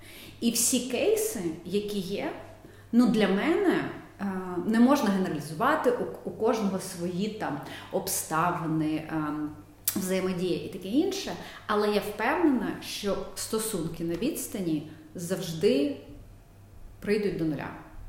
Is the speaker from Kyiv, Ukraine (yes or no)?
yes; Kyiv, Ukraine; Я українка, я киянка